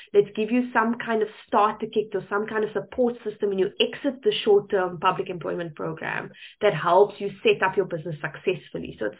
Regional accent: Cape Town, Western Cape, South Africa; I'm from Cape Town, I'm in Cape Town now

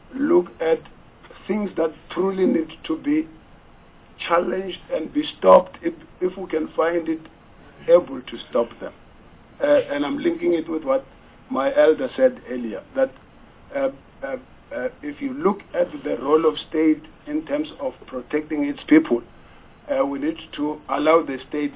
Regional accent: Pretoria, Gauteng, South Africa; I'm from the capital city, if it's still a capital city of South Africa, I'm from Pretoria

